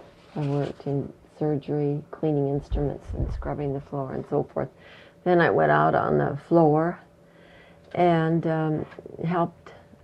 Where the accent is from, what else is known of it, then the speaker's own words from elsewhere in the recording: Fairbanks, Alaska, United States; born there; This is when I came back to Alaska, you know, when I was born in Fairbanks.